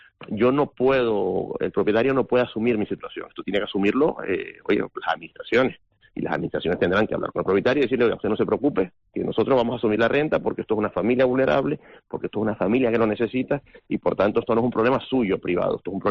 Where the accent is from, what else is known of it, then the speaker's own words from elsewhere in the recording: El Hierro, Canary Islands, Spain; Yo soy de la Isla del Hierro.